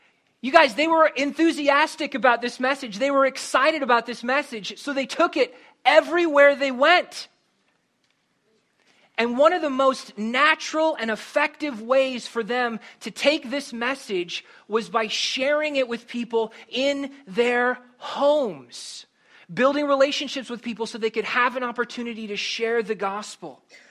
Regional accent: Milroy, Minnesota, United States; I grew up in Minnesota, and when I was a kid, this happened.

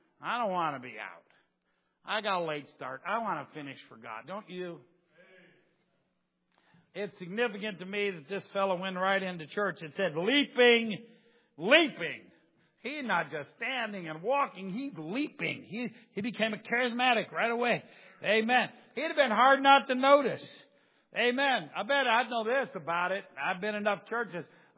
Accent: Ohio, United States; I tell people, I'm from Ohio.

